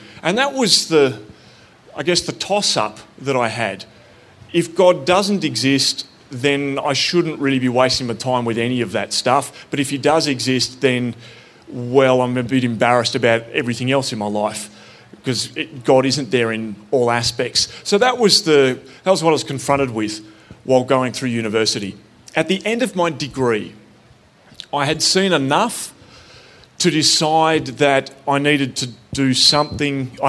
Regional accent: Flinders Island, Tasmania, Australia; I grew up on Flinders Island out in Bass Strait up until that point, and we had no priest.

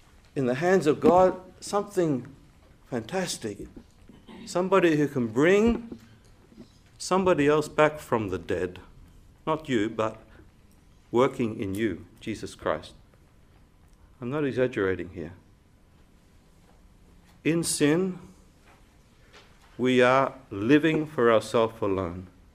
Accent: Brisbane, Queensland, Australia; I grew up in Brisbane, and I'm not a Queenslander anymore.

